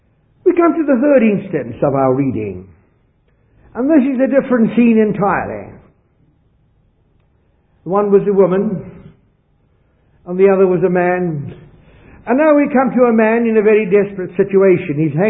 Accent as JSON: {"language": "English", "country": "South Africa", "tie": "born there"}